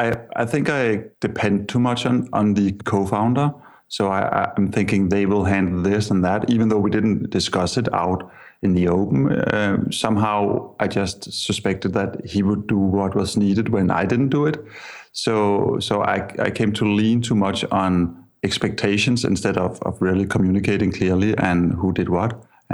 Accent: Denmark; I'm from Denmark.

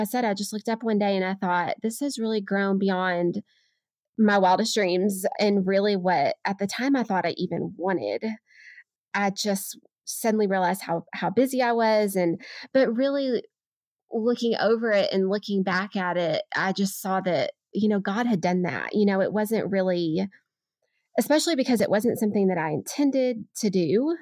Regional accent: Arkansas, United States; I'm from Arkansas, and Razorbacks are a big deal here because they're about all we have.

